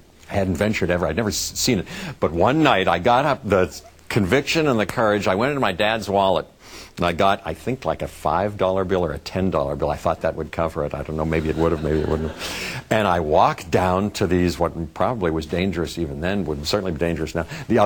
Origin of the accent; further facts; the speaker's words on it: Pittsburgh, Pennsylvania, United States; I was 13 and a half, I think 14 in my memory, and I grew up in Pittsburgh in the suburbs